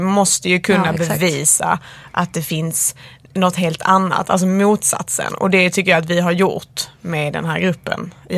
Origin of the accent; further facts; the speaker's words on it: Skåne, Sweden; now in Stockholm, Sweden; alltså när jag kommer från Skåne.